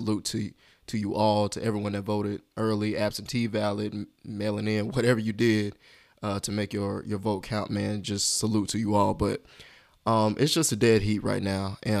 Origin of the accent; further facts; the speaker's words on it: West Columbia, South Carolina, United States; now in Charlotte, United States; I'm originally from West Columbia, South Carolina.